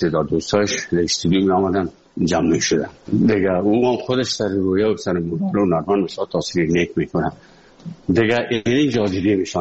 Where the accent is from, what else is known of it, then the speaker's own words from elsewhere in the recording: Afghanistan; now in Moscow, Russia; از افغانستان برامدیم آمدیم سه مسکو 4 سال مسکو به بسار سختی وردم شد یا زندگی رو تیر کردیم